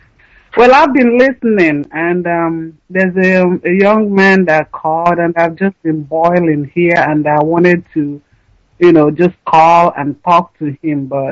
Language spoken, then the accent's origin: English; Oguta, Imo, Nigeria; I come from Oguta in Biafra land.